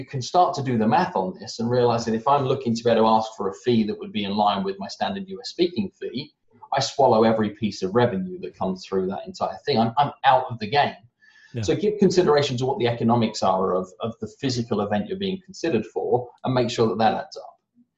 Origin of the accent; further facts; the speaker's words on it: United Kingdom; accent: British; it hinders me now more back home because I have a rounded off British accent that sounds like I'm more American than I am British